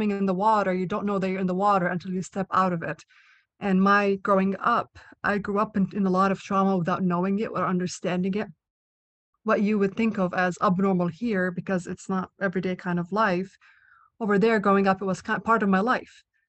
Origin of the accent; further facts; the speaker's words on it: Israel; moved away as an adult; I am originally from Israel. I was born there, grew up there, and then I came out here for my medical training.